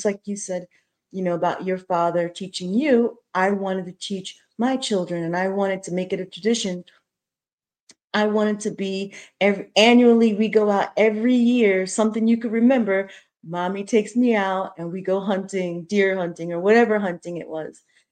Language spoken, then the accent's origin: English; New Jersey, United States; now in New York, United States; I'm from South Jersey, but I still, I didn't start any of this hunting stuff or firearms until I was in New York already.